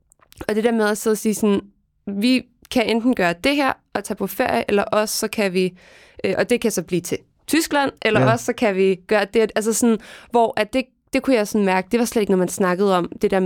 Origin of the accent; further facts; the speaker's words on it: Capital Region of Denmark, Denmark; Jeg kommer fra Nordsjælland, et område, hvor at sådan, der var rigtig mange, der fik lige det, de gerne ville have, og ikke rigtig behøvede at bekymre sig om det.